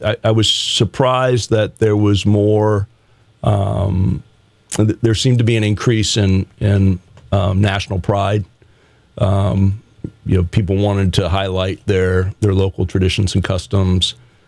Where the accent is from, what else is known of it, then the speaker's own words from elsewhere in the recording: United States; Glad I'm an American.